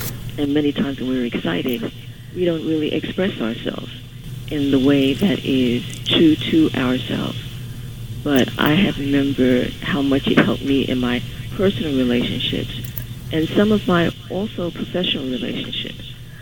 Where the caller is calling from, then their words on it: Brooklyn, New York, United States; Brooklyn.